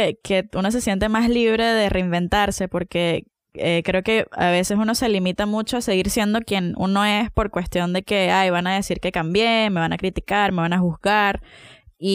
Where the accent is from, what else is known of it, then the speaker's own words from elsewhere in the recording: Venezuela; prefiero decir que soy de un estado X de Brasil o que soy de Colombia a veces, para no tener que calarme ese, ay, ¿cómo está todo en Venezuela?